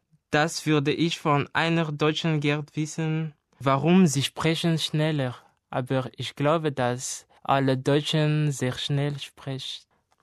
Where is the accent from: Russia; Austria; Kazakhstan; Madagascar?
Madagascar; German is a second language; now in Germany; Ich komme aus Madagaskar. Ich bin 1997 geboren. Ich lerne Deutsch, weil ich möchte gern hier leben.